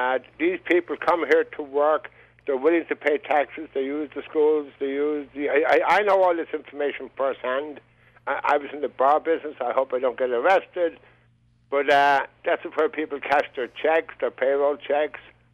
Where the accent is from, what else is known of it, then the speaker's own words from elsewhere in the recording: Ireland; now in Saugerties, United States; I'm an Irish immigrant. I'm a naturalized citizen.